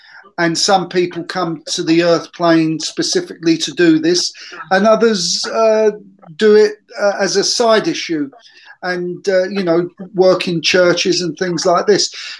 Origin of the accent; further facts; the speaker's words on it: London, United Kingdom; now in Vienna, Austria; I'm originally from London in the UK, and I'm broadcasting here on Podbean from Vienna, Austria.